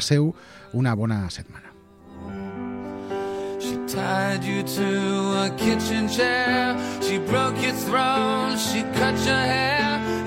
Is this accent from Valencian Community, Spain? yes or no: yes; Castellón de la Plana, Valencian Community, Spain; recordava que jo soc de Castelló